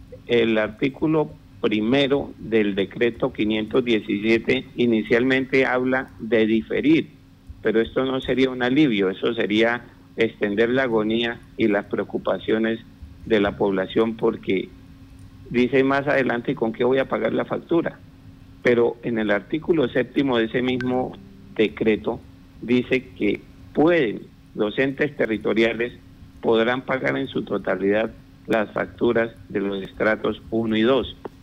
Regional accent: Orocué, Casanare, Colombia; now in Yopal, Colombia; Yo soy casanareño, natural de Orocue, Casanare, residenciado en Yopal hace 22 sí, años.

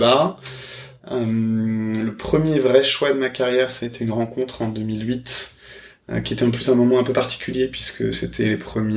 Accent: Paris, Île-de-France, France; je suis né à juste à côté du bois de Vincennes, dans le 12e, Porte Dorée.

